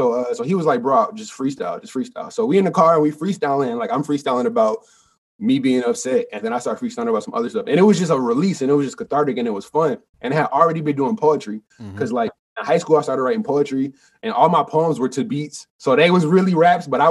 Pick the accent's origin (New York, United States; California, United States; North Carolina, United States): North Carolina, United States; Charlotte; I'm from Charlotte, bro. And, uh-huh. like, it's different out there.